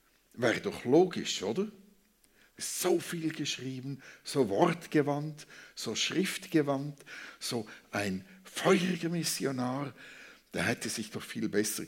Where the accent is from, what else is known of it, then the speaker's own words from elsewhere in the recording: Switzerland; Ja, also als Schweizer machen wir immer wieder eine Abstimmung